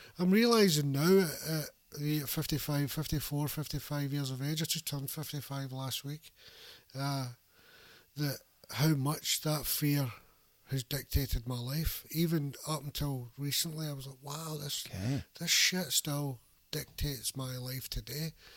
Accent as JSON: {"language": "English", "town": "Glasgow", "region": "Scotland", "country": "United Kingdom", "tie": "born or raised there", "said": "I grew up, we called them schemes. That's what the housing estates were called. They're called schemes."}